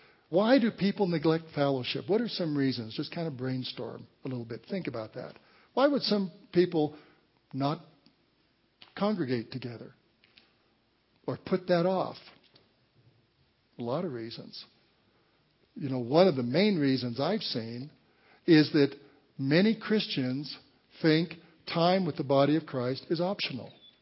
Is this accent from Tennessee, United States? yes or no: no; Walsenburg, Colorado, United States; I come from an Italian family, and we are very close. I grew up in Walsenburg, and I had Italians, uncles, and aunts.